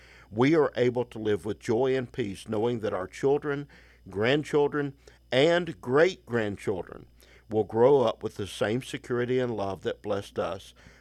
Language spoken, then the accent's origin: English; Arkansas, United States; the small rural church I grew up in Northeast Arkansas, we were taught about missions.